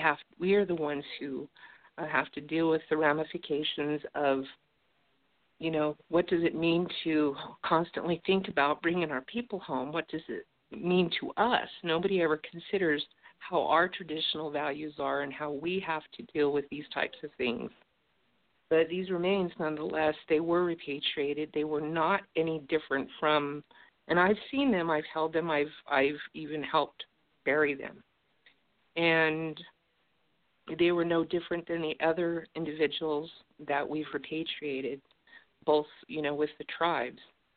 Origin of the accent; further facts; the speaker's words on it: Schurz, Nevada, United States; born there; I'm Northern Paiute. I'm half Paiute. My mom's full-blood Paiute, but my father's from Kentucky. I was born in Shurs